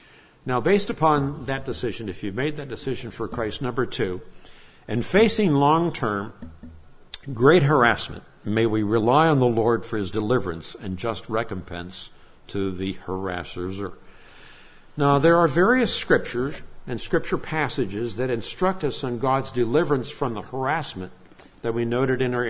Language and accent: English; Nigeria; moved away; My parents took me to Africa when I was 11 months of age. As missionaries, and I grew up in Nigeria, West Africa.